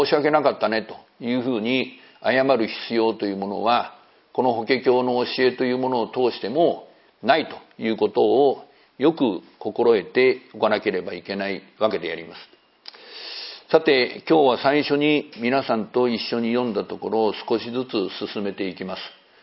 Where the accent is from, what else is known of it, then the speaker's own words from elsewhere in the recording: Aichi, Japan; born there; 私は愛知県生まれなんですけど名古屋行ったことないんですので